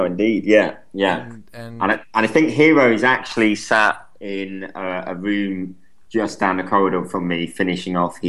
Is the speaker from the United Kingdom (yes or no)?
yes; United Kingdom; Just because I'm British, you don't take it seriously.